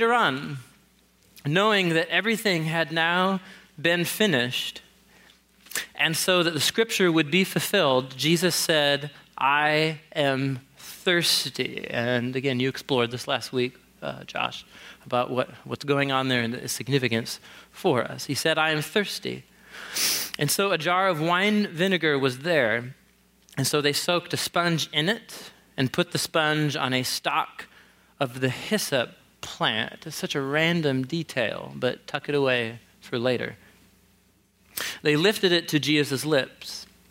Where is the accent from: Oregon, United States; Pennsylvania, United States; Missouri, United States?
Oregon, United States; Portland; So some of you know, I grew up here in Portland, just a couple of blocks away, so it's just poetry that I'm coming back here to Door of Hope.